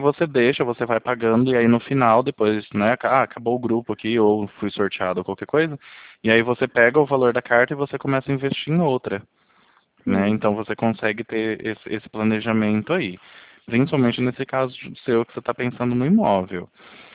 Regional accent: Bauru, São Paulo, Brazil; nós somos aqui de Bauru, interior.

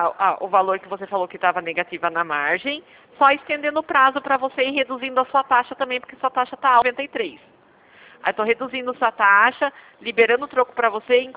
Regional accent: São Paulo, Brazil; eu sou do estado de São Paulo

